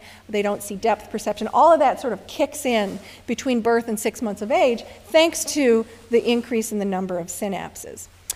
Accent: Chicago, Illinois, United States; I'm from Chicago, where the trees are bare all winter.

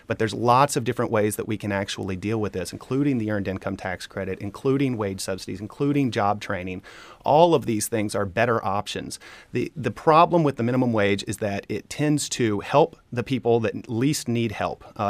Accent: South Carolina, United States; in the small town that I grew up in South Carolina was an old textile village, and there was only one employer in that area, the mill.

